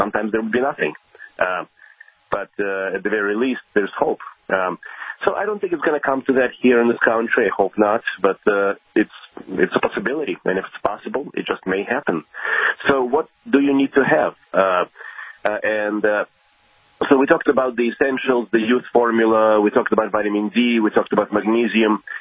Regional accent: Belarus; moved away; I just want to relay a little something from former Soviet where I grew up. I grew up in Belarus, speaking of that, when I was younger.

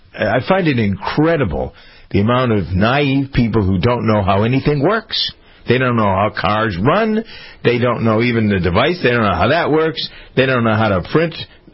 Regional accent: United States; Well, I'm an American.

